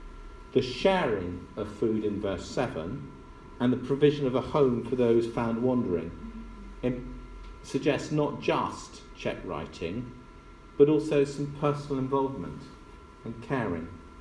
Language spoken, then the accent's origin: English; United Kingdom; We're British, so that's not what we do.